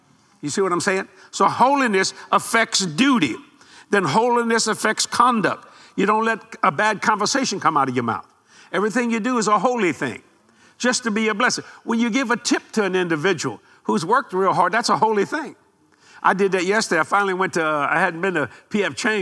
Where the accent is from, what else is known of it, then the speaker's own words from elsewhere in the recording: Louisiana, United States; because I was raised very poor in South Louisiana.